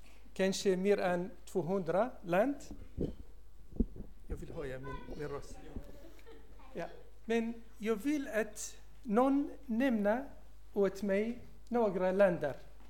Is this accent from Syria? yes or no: yes; Syria; Swedish is a second language; now in Sweden; Jag kom från Syrien.